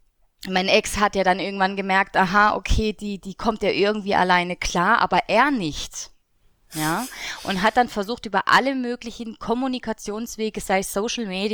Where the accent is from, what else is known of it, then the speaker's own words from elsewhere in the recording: Germany; also born or lived in France; dann kann ich ja eigentlich auch wieder zurück, weil das ist ja hier meine Heimat, Frankreich ist nicht meine Heimat.